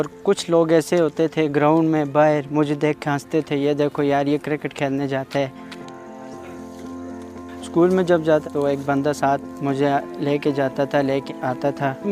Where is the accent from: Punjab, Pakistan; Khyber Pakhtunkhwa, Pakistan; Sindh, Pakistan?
Khyber Pakhtunkhwa, Pakistan; Mansehra; اور میں منسہرہ سے تعلق رکھتا ہوں.